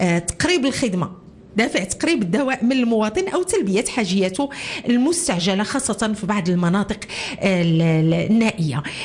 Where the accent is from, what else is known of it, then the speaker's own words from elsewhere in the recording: Morocco; التداوي الذاتي اللي هو شائع عندنا كمغاربة